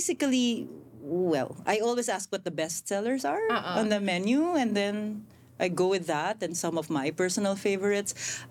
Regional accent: Philippines; I always teach them that I'm from the Philippines.

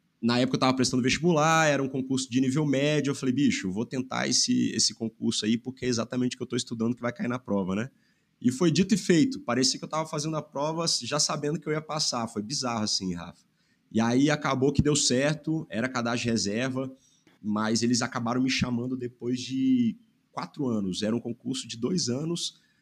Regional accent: Vitória, Espírito Santo, Brazil; Eu sou nascido e criado aqui em Vitória, mas já viajei aí alguns lugares do planeta.

